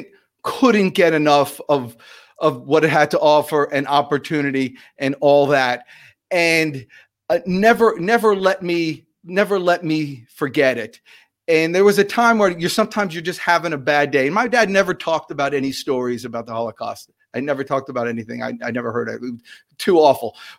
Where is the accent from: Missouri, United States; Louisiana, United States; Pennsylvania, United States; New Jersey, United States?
New Jersey, United States; and I'm from New Jersey, a lot of Italian.